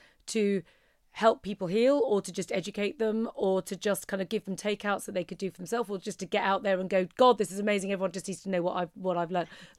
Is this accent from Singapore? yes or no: no; London, United Kingdom; born there; It was, you know, it was just North London. It wasn't like I was born randomly in Chinatown or something.